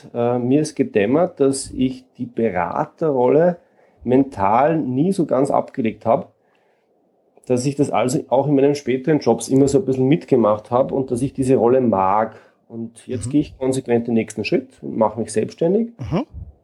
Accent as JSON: {"language": "German", "country": "Austria", "said": "Ich komme aus Österreich und lebe in Wien."}